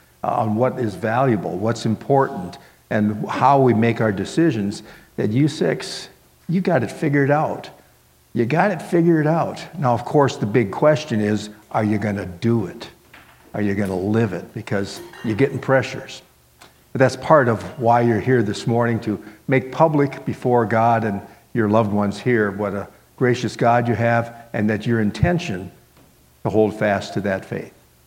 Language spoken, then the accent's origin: English; Miami, Florida, United States; That was for myself growing up in Miami, Florida.